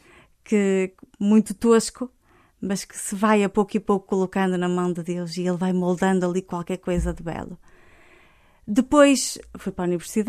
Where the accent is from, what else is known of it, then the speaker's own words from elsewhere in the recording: Barcelos, Braga, Portugal; also born or lived in Timor; que me reportava também à minha terra, que é Barcelos.